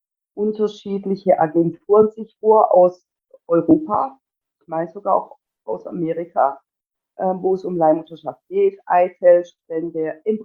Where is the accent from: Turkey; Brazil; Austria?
Turkey; ursprünglich kommen wir ja aus der Türkei beide.